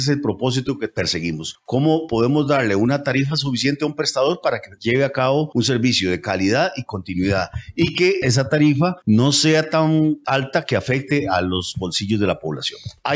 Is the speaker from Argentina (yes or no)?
no; Costa Rica; Y ese es el reto que como costarricenses tenemos